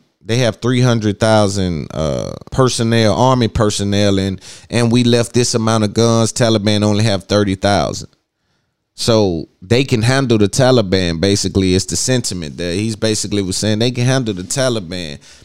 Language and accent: English; United States; it may be because I'm an American and we got blacks over here in America got these feelings about don't do people wrong because we've been done wrong.